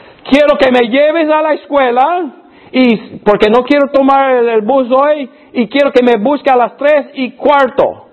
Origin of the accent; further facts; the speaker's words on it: Alabama, United States; Nunca había visto tal cosa, yo soy de Alabama, en Alabama no se hace esto.